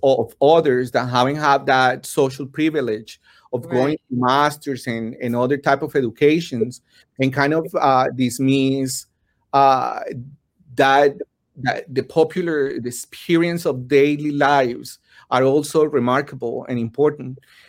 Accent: Colombia; now in United States; Well, I'm from Colombia, and I emigrated to this country almost 20 years ago, or 20 years ago.

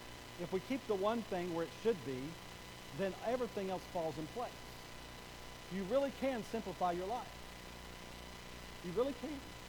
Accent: Bowie, Texas, United States; 60 miles north of here, a little town of Bowie, my hometown I was raised in.

